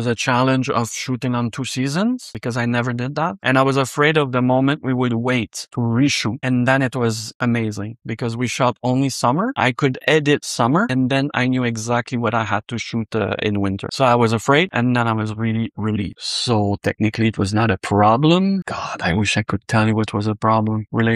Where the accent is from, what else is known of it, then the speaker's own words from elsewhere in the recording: Quebec, Canada; It's because I come from Quebec is a place where everything is so well written all the time